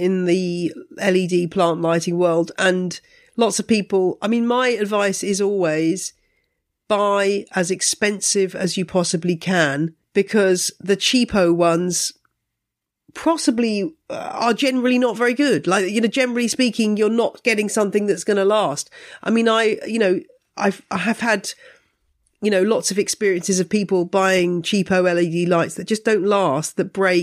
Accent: United Kingdom; I mean, I find as a British plant person that it's kind of interesting being part of this global community

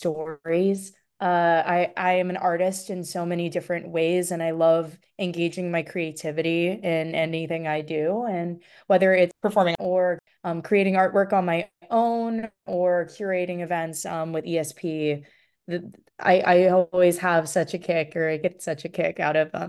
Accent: Virginia, United States; I'm from Virginia, so it's closer to the Virginia area.

